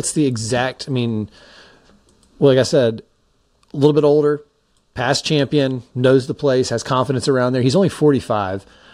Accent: Tallahassee, Florida, United States; it's about 2 hours away from where I grew up in Tallahassee.

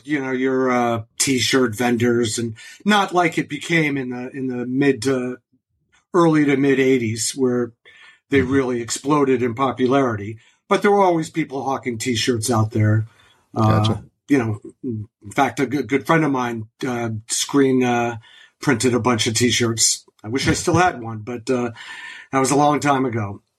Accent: Hampton, Connecticut, United States; now in Boston, United States; Hampton, Connecticut specifically.

